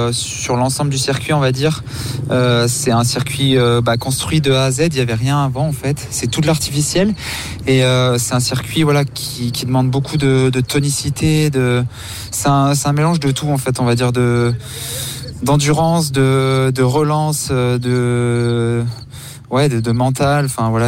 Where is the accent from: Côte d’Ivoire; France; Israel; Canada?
France; En tant que Français, c'est vrai que la concurrence est rude.